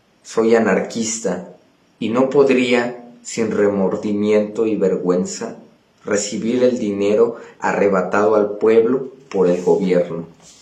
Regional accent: Mexico City, Mexico; soy de los Pedregales de Santo Domingo, Coyoacán.

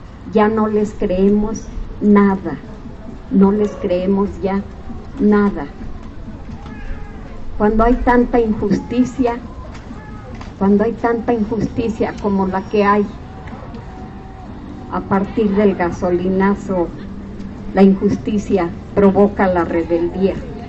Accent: Mexico; nos rebajarán como mexicanos

